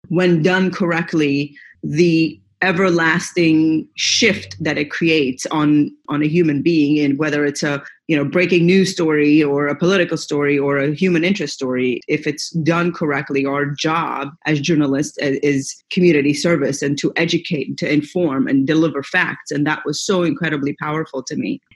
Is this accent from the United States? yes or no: no; Iran; I grew up in Iran